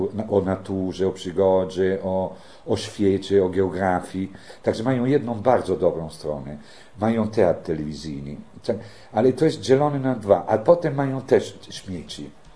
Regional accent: Italy; Polish is a second language; bo jestem jednak Włochem.

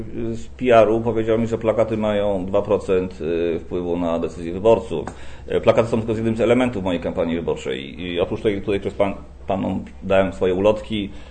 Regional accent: Lesser Poland, Poland; jestem radnym wojewódzkim, jestem tutaj Małopolaninem

